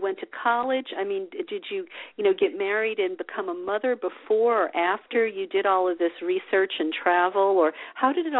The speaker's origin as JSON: {"language": "English", "country": "United States", "said": "not really the first thing we think about, I don't think, as American women."}